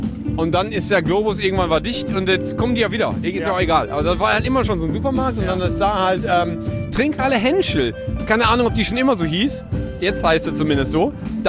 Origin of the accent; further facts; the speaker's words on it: Essen, North Rhine-Westphalia, Germany; wir starten in meiner alten Heimat Essen-Steele.